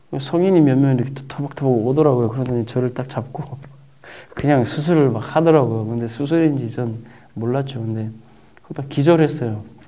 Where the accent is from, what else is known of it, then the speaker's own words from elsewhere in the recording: North Korea; now in South Korea; 근데 북한에서 온 친구는 저 혼자인 거예요.